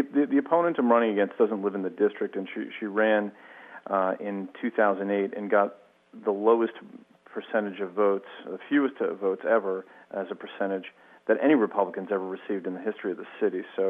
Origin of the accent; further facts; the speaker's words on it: Jersey City, New Jersey, United States; I grew up in Jersey City. My father was a longshoreman. My mother worked in City Hall. I grew up in a public housing project.